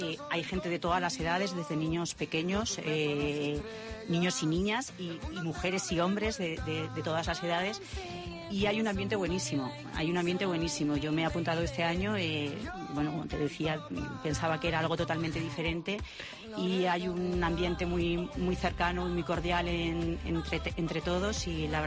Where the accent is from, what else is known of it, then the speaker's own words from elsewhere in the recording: Jaca, Aragon, Spain; Yo, por ejemplo, que soy de Jaca